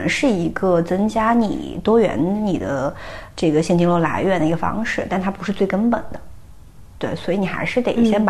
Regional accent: Sichuan, China; 其实我18岁以前还是一个很中规中矩的好学生那种状态。因为我是从四川考过来的嘛

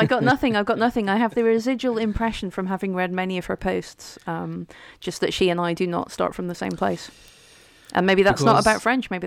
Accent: Scotland, United Kingdom; Well, as a Scottish person, Scotland and France go back a long way.

